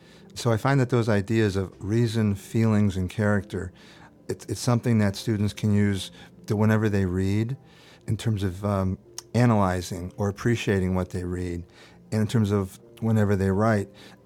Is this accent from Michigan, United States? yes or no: yes; Detroit, Michigan, United States; I'm from Detroit.